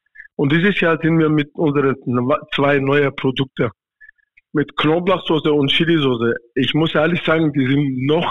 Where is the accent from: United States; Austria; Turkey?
Turkey; Eastern Turkey; German is a second language; Ich komme auch in der Türkei, in Osttürkei. Ich bin eine Kurde, die mal von Osttürkei kommt. Dort, wo ich komme, ist eine Gebirge, richtig schön Naturland.